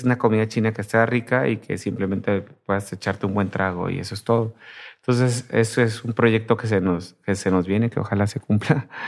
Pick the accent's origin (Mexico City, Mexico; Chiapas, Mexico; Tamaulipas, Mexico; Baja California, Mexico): Baja California, Mexico; Tijuana; yo soy de Tijuana.